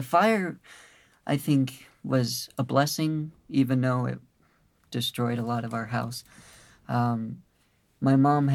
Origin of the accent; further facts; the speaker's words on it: Fort Wayne, Indiana, United States; born there; now in Indianapolis, United States; I was born in Fort Wayne.